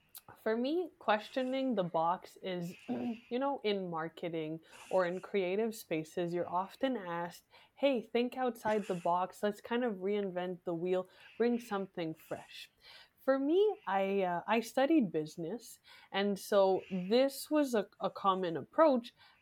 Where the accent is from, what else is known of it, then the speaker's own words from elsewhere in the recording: Quebec, Canada; I'm from the East Coast and the French Canadian province of Canada